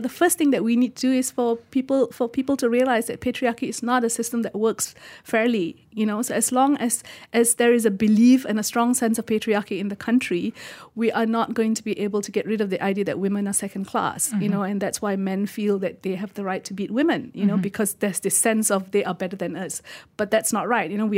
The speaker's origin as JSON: {"language": "English", "country": "India", "said": "I mean, we all three of us here, we're all Indian."}